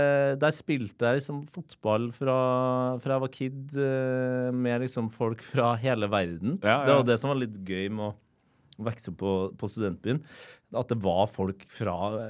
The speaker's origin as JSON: {"language": "Norwegian", "town": "Trondheim", "region": "Trøndelag", "country": "Norway", "tie": "born or raised there", "said": "Jeg vokste opp på Mål studentby, mm. Så, sammen med min mor, mm. I en pitteliten studentleilighet der."}